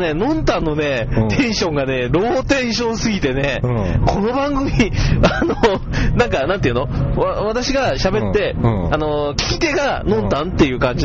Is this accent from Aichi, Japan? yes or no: yes; Nagoya, Aichi, Japan; accent: Nagoya dialect; 俺も名古屋弁で喋れって言ったら